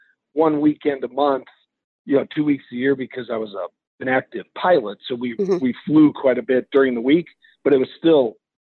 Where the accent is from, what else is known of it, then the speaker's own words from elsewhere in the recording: Wisconsin, United States; now in Michigan, United States; So it's kind of coming back home. I'm originally from Wisconsin, mm-hmm.